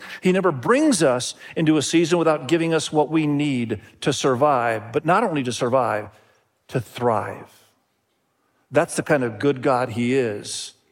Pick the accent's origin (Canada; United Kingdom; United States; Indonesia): Indonesia; When I grew up in Indonesia, I saw lots and lots of people with leprosy.